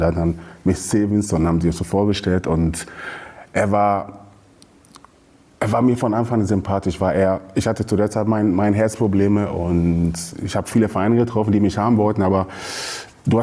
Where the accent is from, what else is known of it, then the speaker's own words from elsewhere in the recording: Hanover, Lower Saxony, Germany; ich komme aus Hannover, aber bin jetzt lebt im Ruhrgebiet